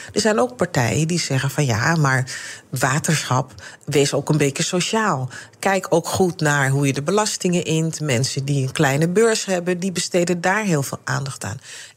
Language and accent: Dutch; Amsterdam, North Holland, Netherlands; Ik ben zelf ook geboren en getogen in Amsterdam. Echt een was al een stadsjuffer, zoals dat genoemd werd.